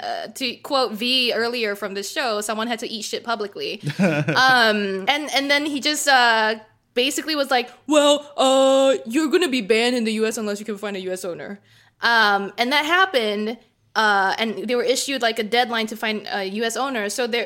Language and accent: English; Singapore; growing up in Singapore